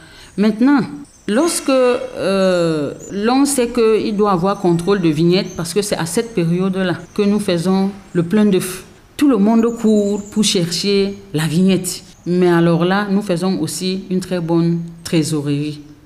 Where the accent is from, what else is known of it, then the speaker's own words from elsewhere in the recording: Cameroon; Donc, nous sommes des Camerounais, nous sommes des structures nationales